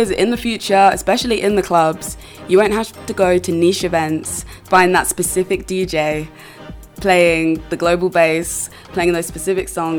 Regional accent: Northampton, East Midlands, United Kingdom; I remember in my hometown in Northampton

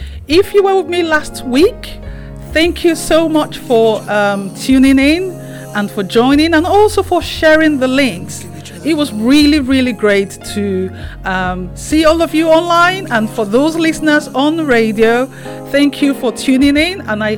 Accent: Nigeria; now in United Kingdom; I'm originally from Nigeria.

